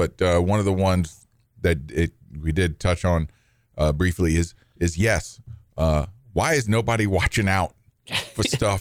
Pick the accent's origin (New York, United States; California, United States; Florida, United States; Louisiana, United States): Louisiana, United States; New Orleans; Look, when I was growing up in New Orleans, he was...